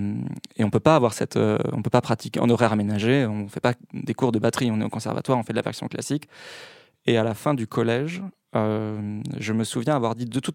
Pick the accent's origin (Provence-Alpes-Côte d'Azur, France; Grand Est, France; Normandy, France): Normandy, France; Caen; born there; Donc moi, je suis né à Caen